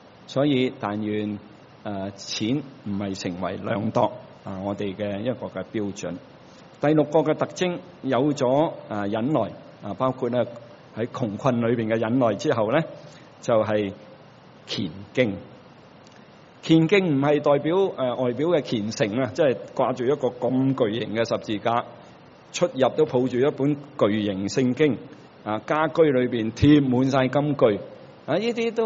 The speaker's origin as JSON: {"language": "Chinese", "country": "China", "said": "就是说我们中国人的讲法贫贱不能移，富贵不能淫，贫贱不能移。"}